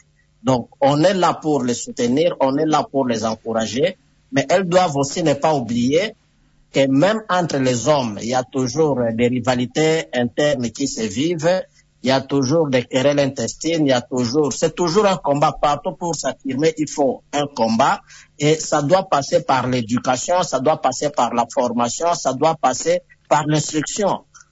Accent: DR Congo; c'est chez nous, en République démocratique du Congo

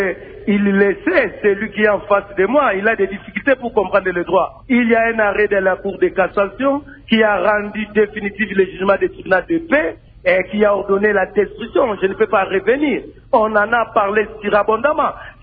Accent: Lukula, Kongo Central, DR Congo; je suis de Lukula, pas de Lukala.

